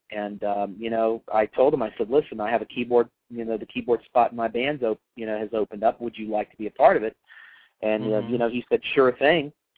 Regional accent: Roanoke, Virginia, United States; I grew up right outside of Roanoke, Virginia.

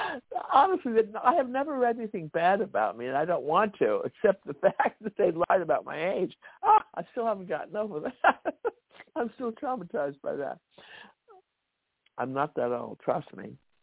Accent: New York, United States; I'm a New Yorker, and I know how expensive these hotels are and how well-maintained they are.

